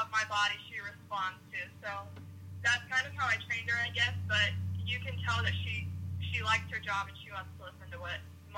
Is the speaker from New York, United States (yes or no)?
no; Iowa, United States; I'm from Iowa. I'm 15 years old.